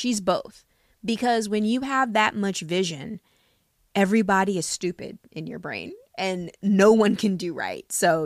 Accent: Hollywood, California, United States; this is very recent because we grew up in Hollywood

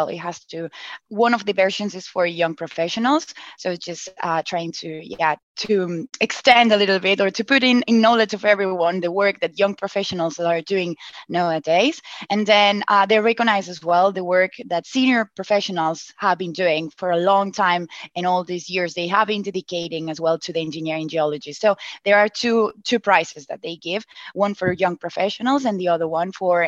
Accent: Barcelona, Catalonia, Spain; I'm from Barcelona.

